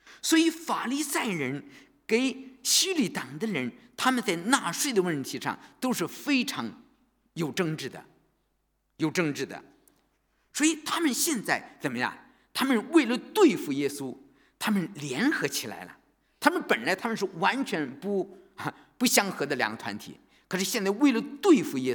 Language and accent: Chinese; China; 就像我们四几年的时候我们中国人被日本征服了一样，你知道了吧